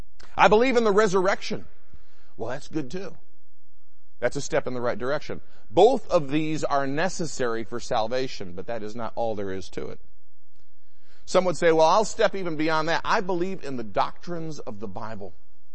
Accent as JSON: {"language": "English", "region": "Michigan", "country": "United States", "tie": "born or raised there", "said": "I grew up in Michigan, and we had an enormous Roman Catholic church about half a mile from my house."}